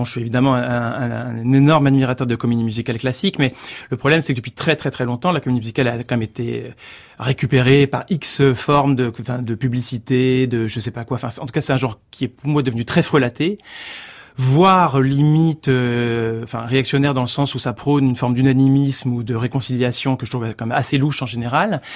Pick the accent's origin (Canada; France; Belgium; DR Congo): France; Orléans, Centre-Val de Loire; En fait, je viens d'Orléans au départ